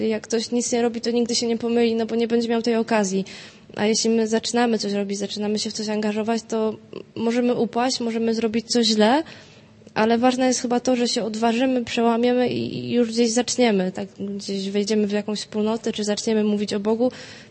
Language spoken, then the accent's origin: Polish; Poznań, Greater Poland Voivodeship, Poland; Ja jestem akurat z Poznania, a tu takiego głosu się nie pojawiło.